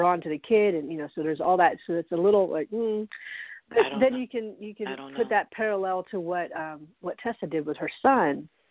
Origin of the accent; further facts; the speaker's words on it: United States; So that's the culture I grew up in here in the States.